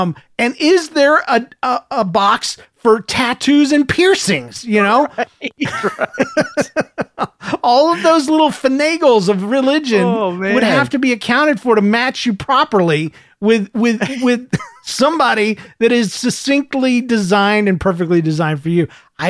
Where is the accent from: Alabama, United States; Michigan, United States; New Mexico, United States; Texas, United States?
Michigan, United States; Since I'm from Michigan, we decided to meet halfway in Ohio and spend the day together.